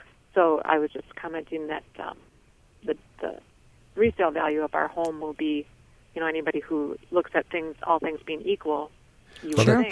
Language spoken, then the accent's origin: English; Duluth, Minnesota, United States; now in Sioux Falls, United States; Well, we come from Duluth, Minnesota, down to Sioux Falls, and we didn't have air conditioning, of course, in Duluth